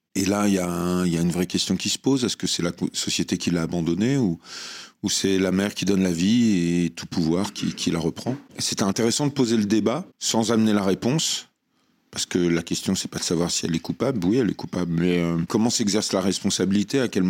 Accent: Avranches, Normandy, France; born there; Je suis né à Avranches, dans le 50, mais j'ai jamais grandi là-bas. C'est parce que ma grand-mère habitait Sartilly, une ville entre Granville et Avranches. Donc en Normandie, dans la baie du Mont-Saint-Michel.

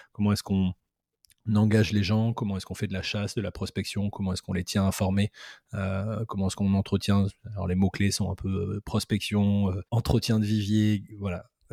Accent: Bordeaux, Nouvelle-Aquitaine, France; also born or lived in Madagascar / Paris; Moi, je suis bordelais d'origine. J'ai grandi à Bordeaux. J'ai passé une partie de mon enfance à l'étranger, à Madagascar. Et puis ensuite, j'ai fait des études, j'ai étudié à Paris.

